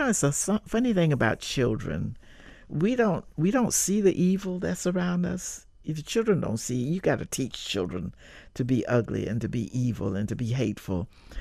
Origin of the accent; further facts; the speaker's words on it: Williston, Florida, United States; born there; I was born right here in Florida, in Williston, Florida.